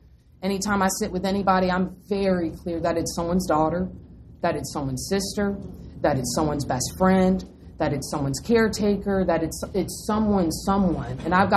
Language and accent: English; North Carolina, United States; And so I was raised in North Carolina, very Southern, and I'm not even raised in a church.